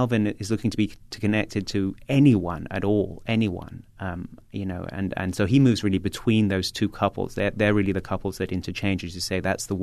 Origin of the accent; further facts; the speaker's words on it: London, United Kingdom; I grew up in London. I grew up in a big block of flats full of immigrant families, and it was an incredibly porous place.